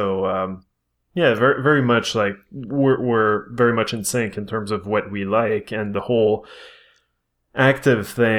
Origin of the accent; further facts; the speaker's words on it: Quebec, Canada; Maybe it's I'm privileged as a Canadian and or as